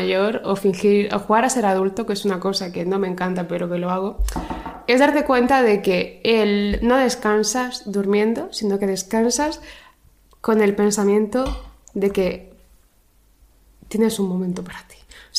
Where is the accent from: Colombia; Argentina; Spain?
Spain; Region of Murcia; Soy murciana, lo siento.